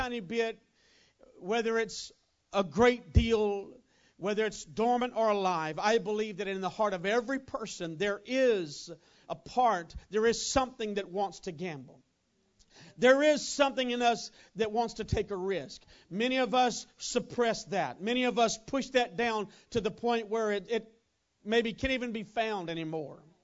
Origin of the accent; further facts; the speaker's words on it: Louisiana, United States; JB was a man in my hometown in Louisiana.